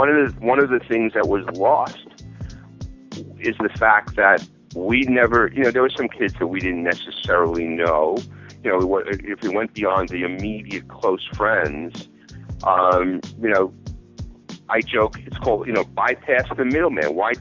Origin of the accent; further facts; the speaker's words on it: New York City, New York, United States; but I grew up in New York City in a relatively, you know, nice area, you know, Staten Island and stuff.